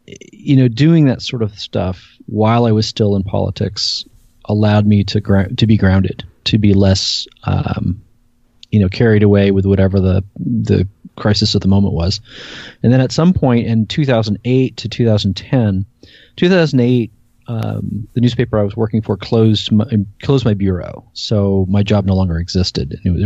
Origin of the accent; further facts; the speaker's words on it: Westfield, New Jersey, United States; And I grew up in the New York metro area in central New Jersey in a place called Westfield.